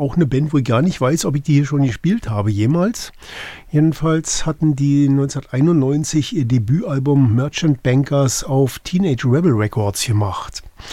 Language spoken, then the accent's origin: German; Berlin, Germany; Aus meiner Heimatstadt Berlin kommen